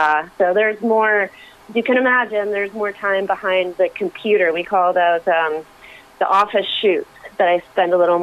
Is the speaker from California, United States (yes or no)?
no; Utah, United States; now in Alaska, United States; I am from Utah, and I lived there for quite some time